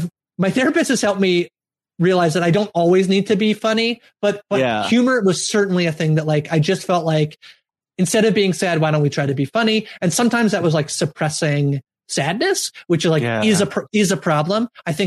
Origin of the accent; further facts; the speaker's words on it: Woodville, Ontario, Canada; I grew up about 2 hours, so it was an hour and a half north of Toronto in a place called the city of Kawartha Lakes, specifically in a village called Woodville, which is very, very tiny.